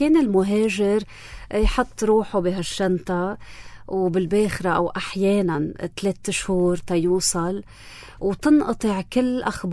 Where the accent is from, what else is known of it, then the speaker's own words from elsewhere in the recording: Lebanon; انا جاي من لبنان